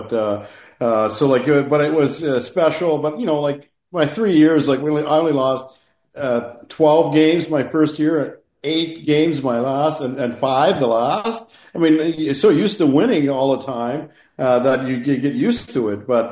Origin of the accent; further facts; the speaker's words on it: Newdorf, Saskatchewan, Canada; But but I grew up in Newdorf, 20 minutes from Melville. And I was 15, and I had a good coach